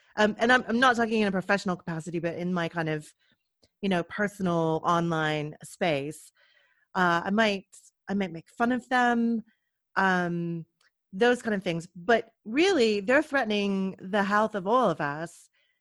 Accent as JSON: {"language": "English", "country": "United States", "lives_now": "United Kingdom", "said": "this is very specific to the US, and being an American and we have an election coming up"}